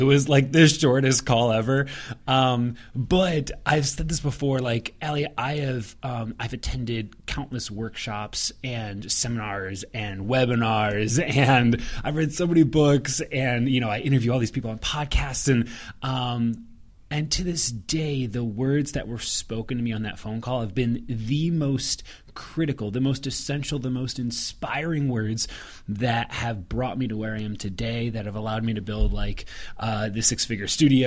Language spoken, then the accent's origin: English; Ohio, United States; But I'm also from the Midwest, so Ohio.